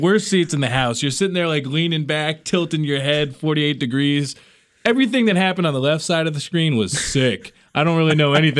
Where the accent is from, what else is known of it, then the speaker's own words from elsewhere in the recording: East Coast, United States; And listen, I grew up in the East Coast. I'm down with cold.